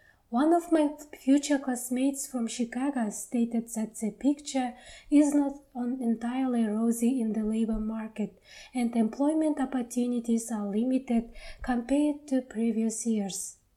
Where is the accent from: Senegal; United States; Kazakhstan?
Kazakhstan; in my hometown in distant Kazakhstan